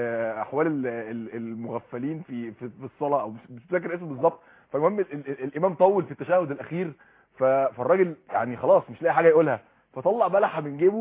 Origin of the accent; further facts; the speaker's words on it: Egypt; احنا كشعب مصري